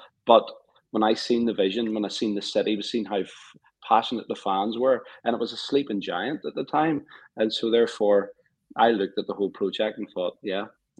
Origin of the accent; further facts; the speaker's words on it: Scotland, United Kingdom; moved away as an adult; now in Hull, United Kingdom; But when I came down to Hull from Scotland, I knew it was the right thing from a Christian perspective